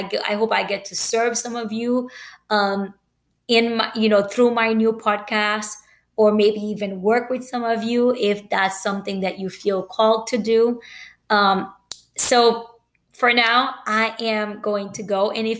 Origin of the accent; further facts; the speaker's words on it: United States; Hey, I'm Haitian American.